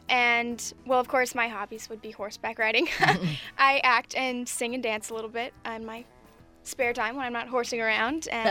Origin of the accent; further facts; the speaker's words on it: California, United States; I was born and raised here in Tuolumne County.